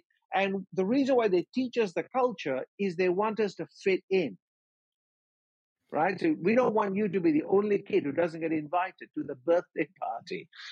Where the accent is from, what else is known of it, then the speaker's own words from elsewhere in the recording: Malaysia; I grew up in Malaysia. I am of Indian heritage, Indian ethnicity, brought up in Malaysia.